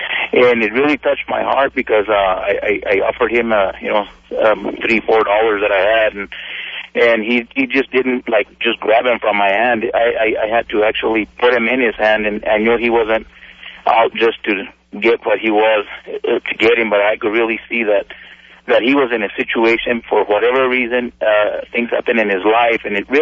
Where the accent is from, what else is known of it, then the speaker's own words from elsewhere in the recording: United States; I can literally say it because, you know, I'm an American